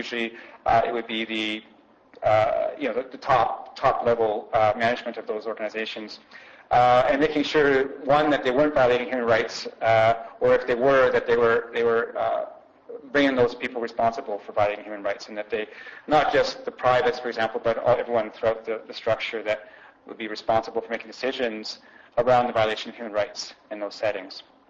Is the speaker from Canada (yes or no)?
yes; Vancouver, British Columbia, Canada; I'm from Vancouver, so of course my headlines are in Vancouver